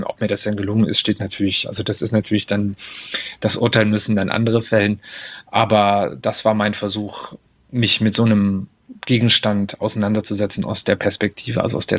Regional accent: Hettstedt, Saxony-Anhalt, Germany; mögliche Schließung eines großen Berg ist in meiner Heimatstadt Hettstedt.

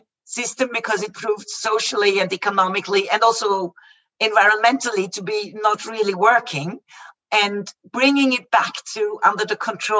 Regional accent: Vienna, Austria; this is the capital that is closest to my hometown, to Vienna.

